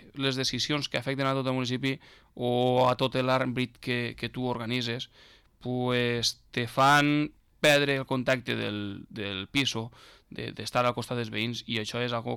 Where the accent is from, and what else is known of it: Les Alqueries, Valencian Community, Spain